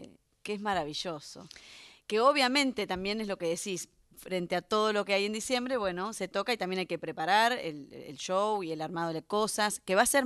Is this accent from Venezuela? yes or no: no; General Belgrano, Buenos Aires Province, Argentina; Primero en General Belgrano, que soy